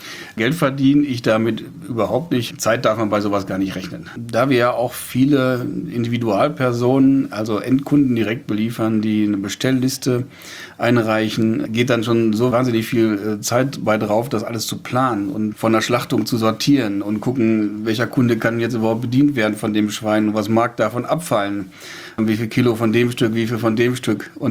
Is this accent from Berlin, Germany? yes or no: no; Lüdenhausen, North Rhine-Westphalia, Germany